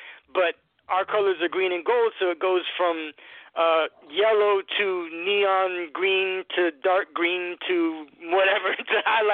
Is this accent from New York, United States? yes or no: no; New Bedford, Massachusetts, United States; moved away; I am from Massachusetts. I'm from New Bedford, Massachusetts, but I moved down here before I went to college